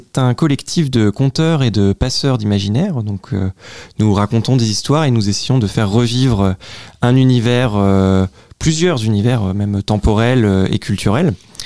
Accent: Pontvallain, Pays de la Loire, France; nous sommes tous de Pont-Valin, nous avons repris ce cours d'eau comme emblème

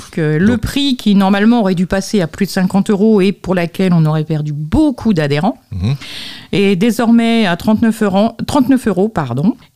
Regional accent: Pays de la Loire, France; Moi-même, je suis de Clé, Maine-et-Loire, donc c'est pas tout près.

